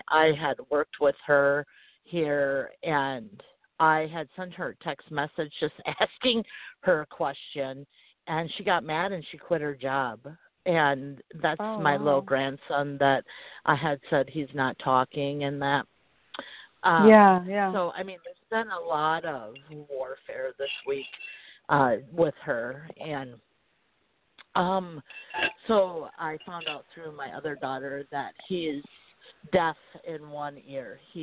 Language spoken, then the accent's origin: English; Wisconsin, United States; It reminded me of 20 miles north of my hometown here in Wisconsin